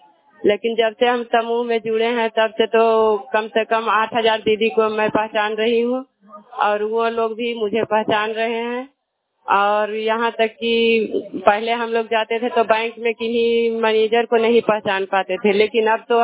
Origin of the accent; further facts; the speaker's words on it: Mahavatpur, Bihar, India; मैं महावतपुर के रहने वाली हूँ